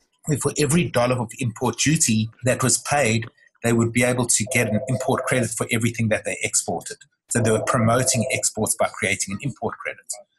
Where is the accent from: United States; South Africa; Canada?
South Africa; moved away as an adult; now in Sydney, Australia; I was originally from South Africa, or Southern Africa, and was brought out by Coopers and Lybrand to become an accountant in Sydney